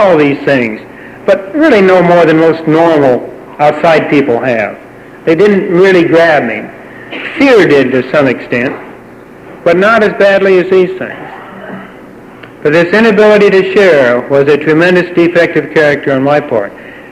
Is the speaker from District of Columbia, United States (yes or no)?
no; Cincinnati, Ohio, United States; It meant something special to me when I grew up in Cincinnati.